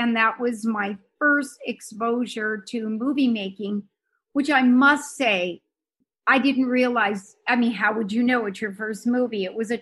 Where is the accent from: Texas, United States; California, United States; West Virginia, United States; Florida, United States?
California, United States; born there; I was born down the street, St. Joseph's Hospital, which is now Providence. Which it's directly across the street from the Disney Studios, that hospital.